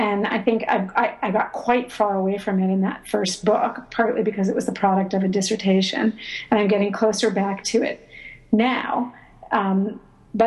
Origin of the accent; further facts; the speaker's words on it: Micronesia; I grew up in Micronesia during the Cold War, with my father who is a very gifted electrical engineer